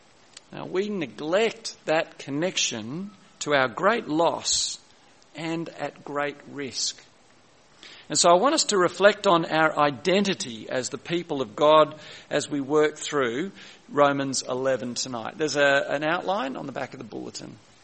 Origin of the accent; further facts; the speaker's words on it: Carlingford, New South Wales, Australia; I was growing up in Carlingford 50 years ago